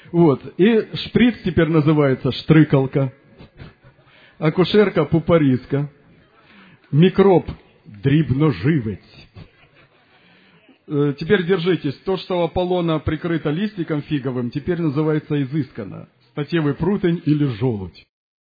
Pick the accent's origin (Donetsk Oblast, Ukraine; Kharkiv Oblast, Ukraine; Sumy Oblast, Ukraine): Kharkiv Oblast, Ukraine; Kharkiv; я приехал с Харькова, с Украины.